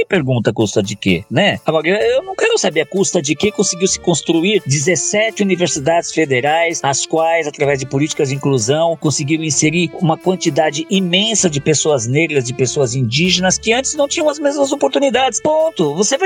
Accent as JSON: {"language": "Portuguese", "country": "Brazil", "said": "Ou seja, nós como brasileiros, enquanto povo, no nosso DNA tá uma transferência de colonizadores, né?"}